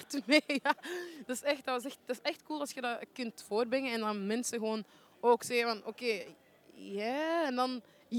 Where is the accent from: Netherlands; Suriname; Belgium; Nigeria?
Belgium; Antwerp, Flanders; Ik ben geboren in Borgerhout ik ben dan verhuisd van Borgerhout. Ik woonde daar daarna en toen ben ik verhuisd van Borgerhout naar Antwerpen-Zuid, waar ik nog steeds woon met mijn mama.